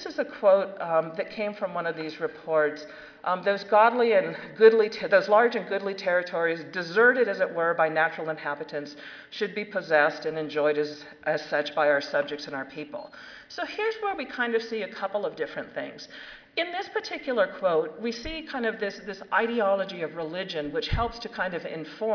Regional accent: Southwest, United States; I grew up in the Southwest, and you know, we had Mormons, we had Baptists, we had all kinds of different groups that were out there.

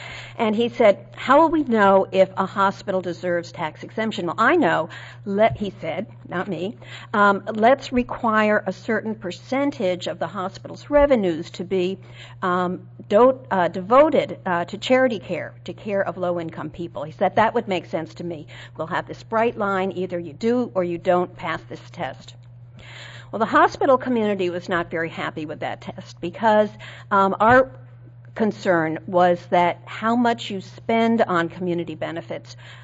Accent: Boston, Massachusetts, United States; but I do have something that Boston is my hometown, and something we would just never do in Boston

